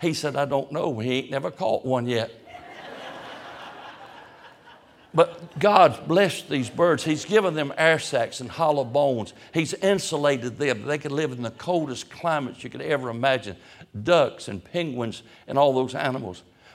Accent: Roanoke Rapids, North Carolina, United States; When I was born over in Eastern North Carolina, we were in Eastern, but up in Roanoke Rapids, 1946

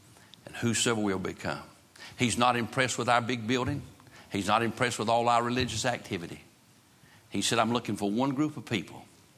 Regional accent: North Carolina, United States; I'm glad I was born in North Carolina. I'm glad I'm a Tar Heel. I'm glad that I am an American.

